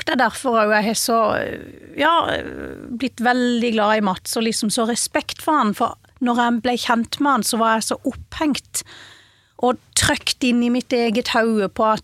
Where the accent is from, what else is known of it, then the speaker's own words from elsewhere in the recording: Vennesla, Agder, Norway; Det var jo ikke sånn at jeg satt på jenterommet hjemme I Vennesla og kikket I veggen.